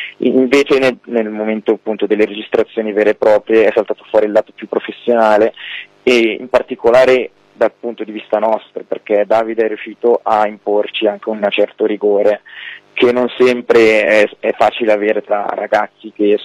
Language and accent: Italian; Lecco, Lombardy, Italy; Sì, siamo di Lecco.